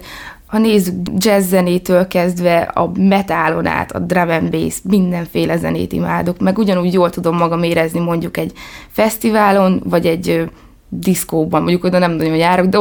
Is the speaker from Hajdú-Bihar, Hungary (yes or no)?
yes; Létavértes, Hajdú-Bihar, Hungary; Nem debreceni vagyok, albérletben lakom, de amúgy létavértesi vagyok.